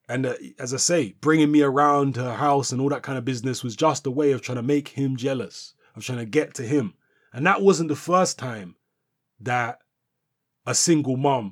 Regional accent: London, United Kingdom; I ended up moving to the area where she lives in South London. I was, you know, I'm from South London anyway, but I moved to this particular area where she was from and where she lives.

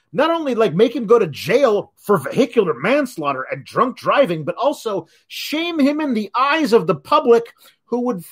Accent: Eugene, Oregon, United States; in my hometown, the mall, Valley River Center in Eugene, Oregon, had a swords and cutlery shop.

